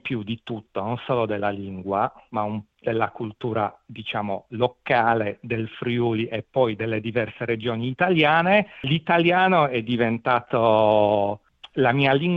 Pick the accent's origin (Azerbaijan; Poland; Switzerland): Poland; vengo dalla Polonia, sono nato in Polonia e ci ho vissuto per i primi 19 anni.